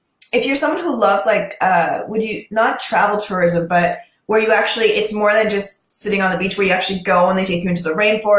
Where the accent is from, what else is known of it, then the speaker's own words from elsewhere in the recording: Guyana; first language Guyanese Creole; So as a kid growing up, that happened to me all the time when people would like say a word and it's, and I'm interpreting it through the Guyanese filter and it is so not that.